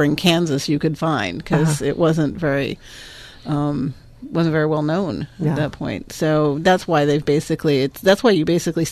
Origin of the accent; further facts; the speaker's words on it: Montreal, Quebec, Canada; Montreal.